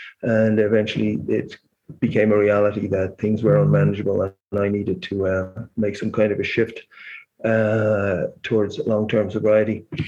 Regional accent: Ireland; moved away as an adult; now in Canada; basically I was born and raised in Ireland and medical school there. And you know, one of my geographical cures was to Canada in 1986, and I'm still here.

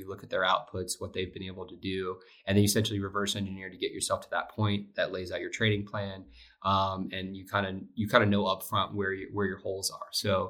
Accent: Florida, United States; And yeah, so I grew up in the Keys. Kind of was a water bug. Grew up spearfishing.

